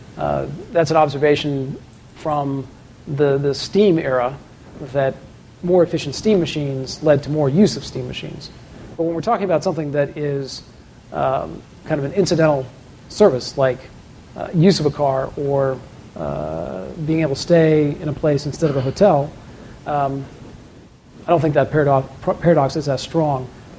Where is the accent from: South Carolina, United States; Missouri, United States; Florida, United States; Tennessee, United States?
Tennessee, United States; Nashville; So I grew up in Nashville, so I feel you.